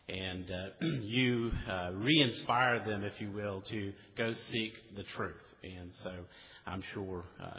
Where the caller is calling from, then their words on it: Chattanooga, Tennessee, United States; from Chattanooga.